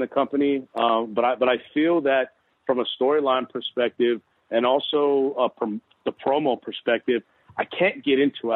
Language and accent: English; New York, United States; coming from New York, I was born and raised on the East Coast.